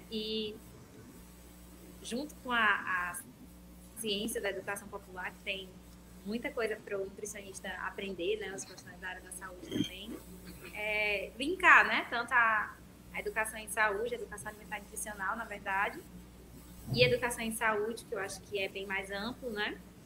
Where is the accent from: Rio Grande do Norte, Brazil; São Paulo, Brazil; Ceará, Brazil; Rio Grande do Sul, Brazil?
Ceará, Brazil; Bela Cruz; born there; now in Cruz, Brazil; eu sou aqui do Ceará. Eu nasci numa cidade bem pequena, que chama Bela Cruz. E atualmente eu moro em uma cidade vizinha, que chama Cruz, que é até onde tem o aeroporto internacional.